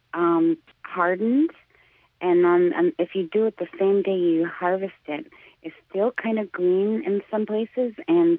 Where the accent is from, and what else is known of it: United States